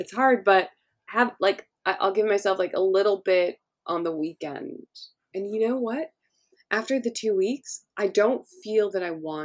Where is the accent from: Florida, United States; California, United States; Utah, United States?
California, United States; Hollywood; So I grew up in Hollywood. So that was really amazing to hear.